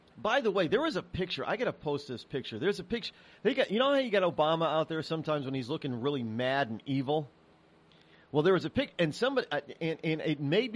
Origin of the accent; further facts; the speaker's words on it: New England, United States; I'm from New England. We don't know how to pronounce anything correctly.